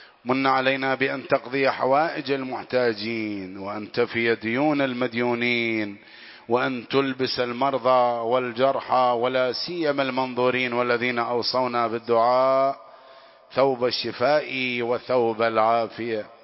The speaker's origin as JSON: {"language": "Arabic", "country": "Iraq", "said": "بلادنا العراق اجعلها آمنة وارزق أهلها من الثمرات"}